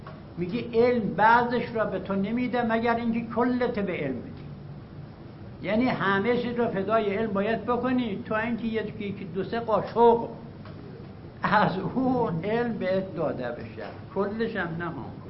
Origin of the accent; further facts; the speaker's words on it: Hamadan, Iran; از ده آمدم به همدان سال 43، اول که رسیدم اونجا 53 روز ماندم به ده اصلا نرفتم.